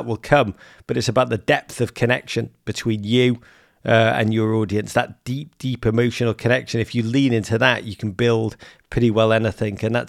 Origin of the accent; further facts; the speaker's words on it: England, United Kingdom; You know that I'm a great deflector. I'm English, so I'm filled with a deep sense of self-loathing.